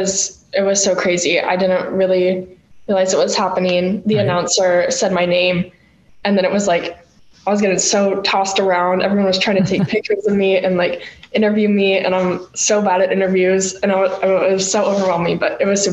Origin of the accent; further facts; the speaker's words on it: Portland, Oregon, United States; I was born and raised in Portland.